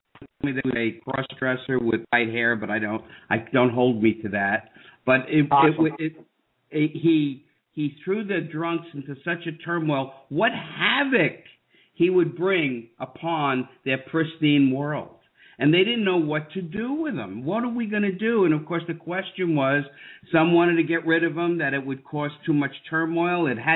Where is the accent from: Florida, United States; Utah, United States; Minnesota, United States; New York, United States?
New York, United States; Oh, I'd never seen that. I'm from New York.